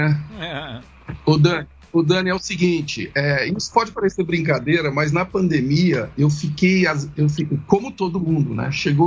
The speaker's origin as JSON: {"language": "Portuguese", "town": "Ituverava", "region": "São Paulo", "country": "Brazil", "tie": "born or raised there", "said": "Vocês sabem que eu sou do interior, né? Eu sou de Ituverava. A minha infância foi ligada à fazenda, à roça, braba mesmo."}